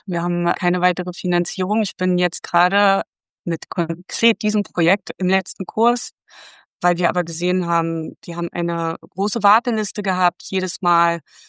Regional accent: Berlin, Germany; ich komme aus Berlin

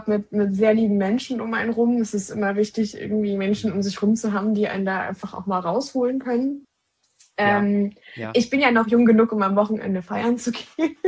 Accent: Dresden, Saxony, Germany; Ich bin auch Dresdnerin

